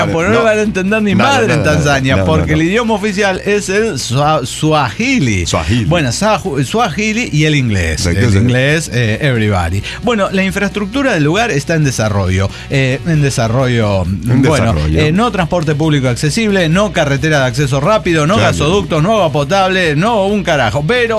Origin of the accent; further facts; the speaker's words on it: Mendoza, Argentina; lo vivido en mi niñez y juventud en Argentina, específicamente en mi Mendoza querida.